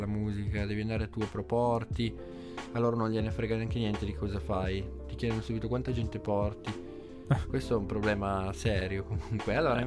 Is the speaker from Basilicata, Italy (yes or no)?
no; Piedmont, Italy; essendo di qua, devo dire che è più facile suonare in provincia, per esempio, dalle mie parti, che non qua a Torino.